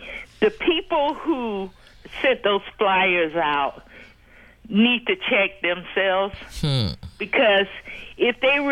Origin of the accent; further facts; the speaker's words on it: the South, United States; I'm from the South, and of course, some of my relatives have been to jail.